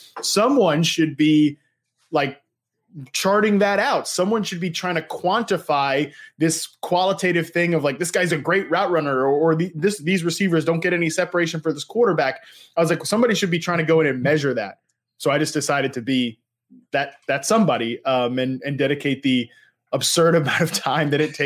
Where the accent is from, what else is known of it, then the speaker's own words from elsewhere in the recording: Virginia, United States; I am not from West Virginia. I'm from the great state of Virginia, representing the Appalachian Trail here